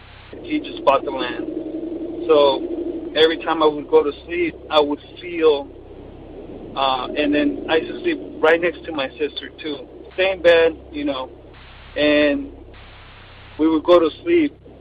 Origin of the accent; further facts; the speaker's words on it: Corona, California, United States; also born or lived in El Salvador; I'm from Corona, California. And when I was little, I used to live in El Salvador with my grandparents because my parents couldn't support me here in the United States.